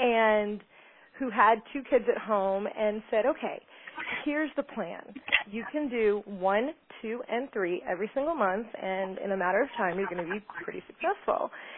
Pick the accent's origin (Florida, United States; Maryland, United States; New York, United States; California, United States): Florida, United States; Orlando; now in Dallas, United States; We're from Dallas, Texas, originally from Orlando, Florida. We now live in Dallas.